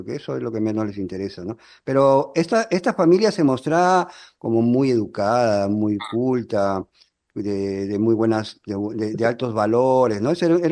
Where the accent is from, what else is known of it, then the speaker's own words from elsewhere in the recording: Peru; Porque tú eres chilena, yo soy peruano